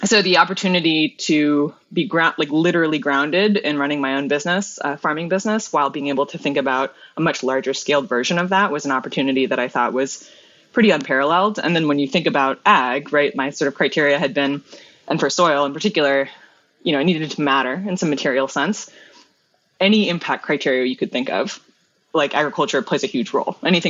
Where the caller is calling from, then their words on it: Vashon Island, Washington, United States; So we are outside of Seattle, Washington, on an island called Vashon Island.